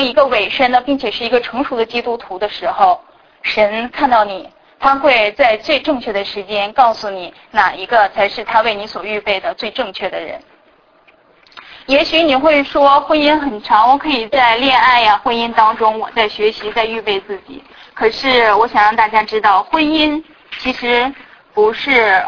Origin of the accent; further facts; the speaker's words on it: China; now in abroad; 因为我是从国内来的，我是国内的背景，我爸妈我父母都是不信主的